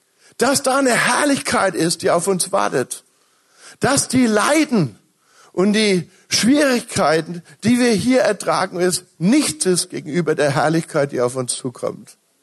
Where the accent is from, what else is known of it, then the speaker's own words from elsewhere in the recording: Bavaria, Germany; Und ich komme ja aus Bayern, zwar kein richtiger Bayer, ne? Wir Franken sind ja was Besonderes, wir sind Nordbayern, ne?